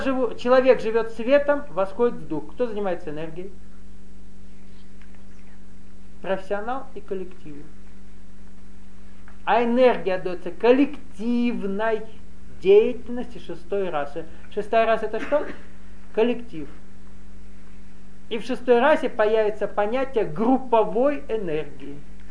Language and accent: Russian; Nalchik, Kabardino-Balkaria, Russia; Извините, люди Кавказа, я вырос в Нальчике.